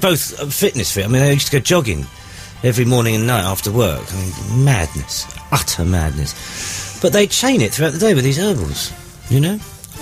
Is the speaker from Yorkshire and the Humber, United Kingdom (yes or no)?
no; Harrow, London, United Kingdom; I'm from Harrow, Christopher.